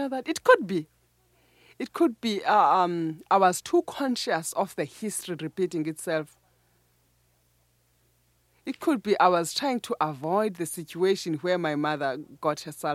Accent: Cofimvaba, Eastern Cape, South Africa; working as a physiotherapist in a hospital in Gofimvaba. That is my hometown.

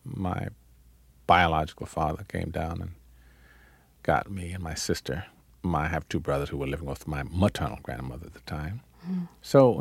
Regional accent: Charleston, Mississippi, United States; I came from Charleston, Mississippi. I mean, a little town where everybody, you know, the Africans have a saying, it takes a whole village to raise a child.

